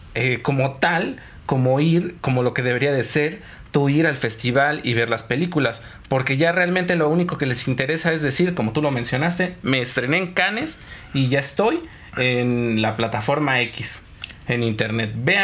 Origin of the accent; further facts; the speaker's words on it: Mexico; pero soy mexicano, cabrón.